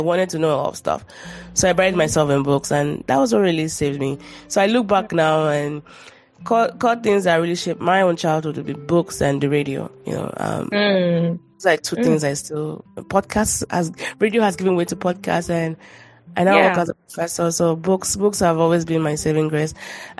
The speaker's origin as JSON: {"language": "English", "town": "Shomolu", "region": "Lagos", "country": "Nigeria", "tie": "born or raised there", "said": "I grew up in Shomolo, you know. So my parents were up and coming. So I grew up in tenement buildings."}